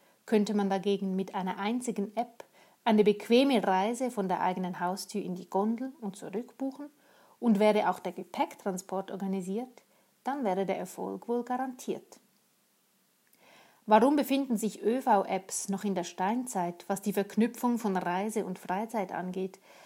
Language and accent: German; Glarus, Switzerland; Aber im Glarner Hinterland, wo ich aufgewachsen bin, gab es nun mal wenig anderes zu tun.